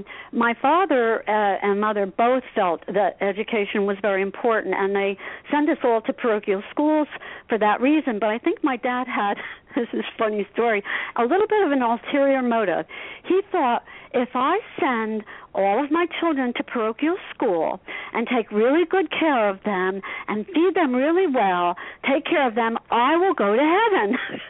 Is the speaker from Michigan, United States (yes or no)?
no; Asbury Park, New Jersey, United States; But I loved growing up in Asbury Park, and I went to Asbury Park High School for 1 year.